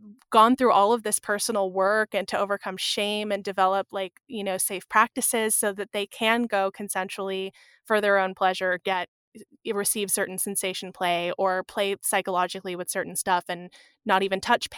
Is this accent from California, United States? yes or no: yes; California, United States; I was recalling, I grew up outside of San Francisco.